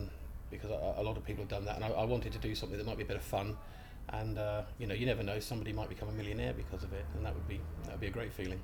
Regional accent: Perivale, London, United Kingdom; Well, I'm from London. I was born in a place called Perivale, which is just West London, and I've lived there and thereabouts all my life. My mum and dad are what you would call traditional Cockneys. They were born in the Sound of Bow Bells, and so I've lived around sort of West London.

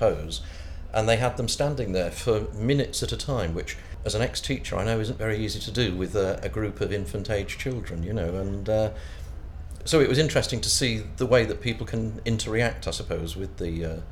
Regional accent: Bourne, East Midlands, United Kingdom; I'm 58 years old and I'm from Bourne in South Lincoln.

